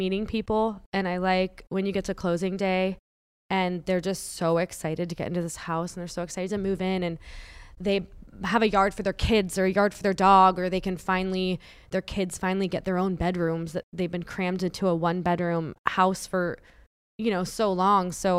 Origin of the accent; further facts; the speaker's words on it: Melbourne, Florida, United States; And I was born and raised in Melbourne, Florida. Grew up here in Satellite Beach and then moved to Melbourne. I still live in Melbourne.